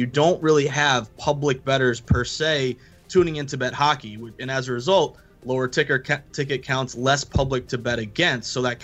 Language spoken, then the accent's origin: English; Boston, Massachusetts, United States; I'm from Boston. I'm a Bruins fan.